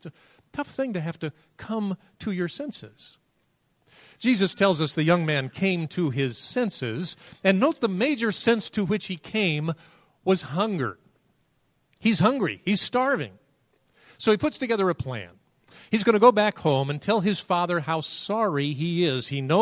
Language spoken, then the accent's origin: English; Akron, Ohio, United States; now in New York, United States; I was headed from LaGuardia out to Akron, Ohio, where I spent part of my growing up years. And I was going to my home church.